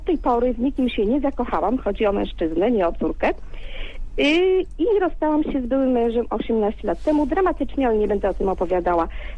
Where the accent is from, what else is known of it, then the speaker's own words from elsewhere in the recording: Warsaw, Masovian Voivodeship, Poland; now in Łódź, Poland; Mieszkam w Łodzi, ale jestem rodowitą warszawianką